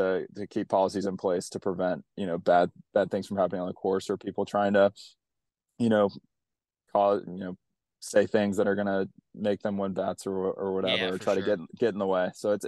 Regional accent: North Carolina, United States; A lot of guys don't know much about him, but I grew up in North Carolina. We played a lot of junior golf together.

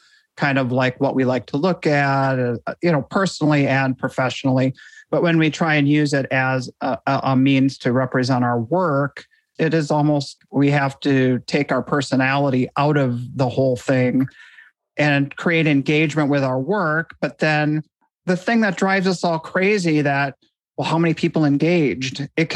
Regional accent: Iowa, United States; also born or lived in Minneapolis; I grew up, I was born and raised in Iowa and moved to Minneapolis, and I'm in Western Wisconsin now.

